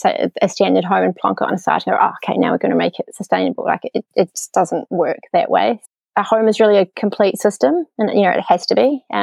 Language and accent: English; Christchurch, Canterbury, New Zealand; also born or lived in Wellington; I grew up in Christchurch, and I always really loved the seasonal change that Christchurch has